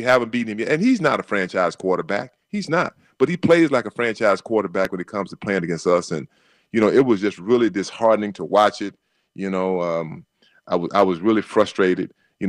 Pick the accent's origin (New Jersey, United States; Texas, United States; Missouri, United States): Texas, United States; now in Los Angeles, United States; I'm not a true LA. I'm an LAan, LA Knight, as we call it. I'm from Texas.